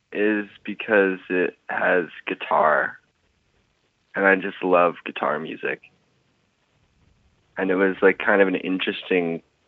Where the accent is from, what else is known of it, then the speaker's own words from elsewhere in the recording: Edmonton, Alberta, Canada; Because we're all from Edmonton.